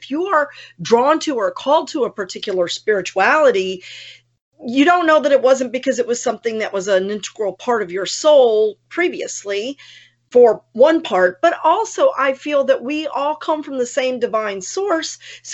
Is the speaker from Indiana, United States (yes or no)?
no; San Antonio, Texas, United States; And I grew up in San Antonio, which is considered South Texas.